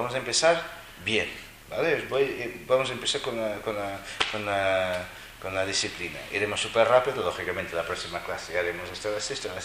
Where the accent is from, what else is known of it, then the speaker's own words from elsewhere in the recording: Portugal; now in Spain; Si me gustaran, escucharía fado y seguiría viviendo en mi país. Yo no lo hago, ¿vale? Qué malo que puede ser de Portugal. Pero si ellos hablan mal de Portugal, yo lo defiendo, ¿eh?